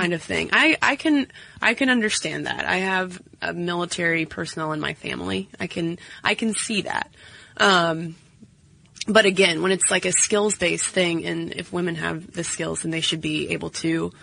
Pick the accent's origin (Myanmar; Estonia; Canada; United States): Canada; Quebec; first language French; I'm a French-speaking Quebecer with a lot of French exposure, especially when I was a kid.